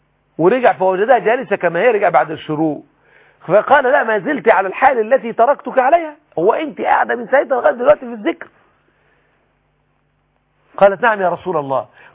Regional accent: Egypt; ويجيبوهم كل سنة عندنا في مصر يعملوا لهم ليه المسابقة بتاعت ليلة القدر

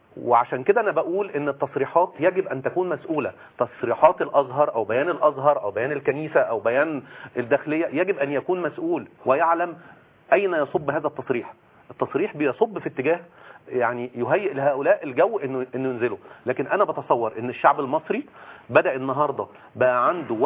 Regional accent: Egypt; تعود لنا كلنا كمصريين بلدنا

